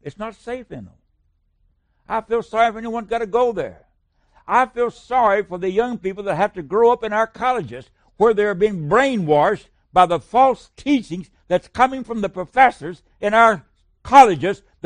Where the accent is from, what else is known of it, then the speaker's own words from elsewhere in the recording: United States; You are deprived of growing up in America that I grew up in. I was born in 1940.